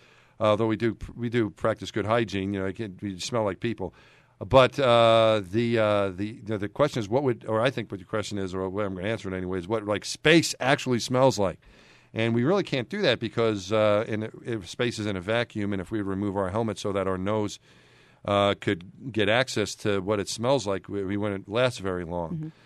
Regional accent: New York, United States; But, yeah, I'm from New York, and so my team growing up, as you said, was the Mets.

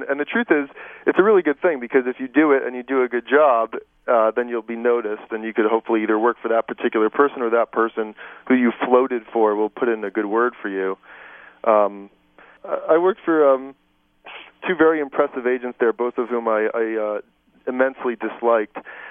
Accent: New York City, New York, United States; I did stand-up in New York City that the summer after I graduated, because that's where I'm from. I'm from New York, and I live in New Jersey.

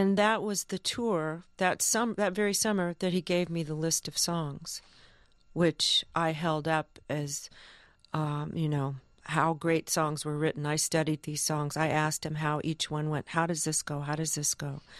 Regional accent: California, United States; But I grew up in Southern California with my mother.

